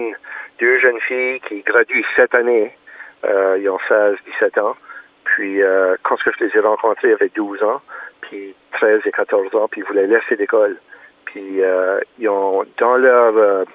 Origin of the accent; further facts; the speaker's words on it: Moncton, New Brunswick, Canada; Quand je m'en ai retourné ici, au Canada, chez nous, à Moncton, j'ai eu beaucoup de difficultés.